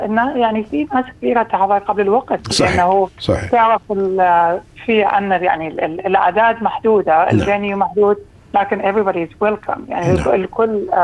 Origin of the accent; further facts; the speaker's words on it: Iraq; now in Australia; إحنا بلدنا أستراليا أكيد. كل يعني انتماءاتنا العراقية والعربية ما ننساها ونفتخر بها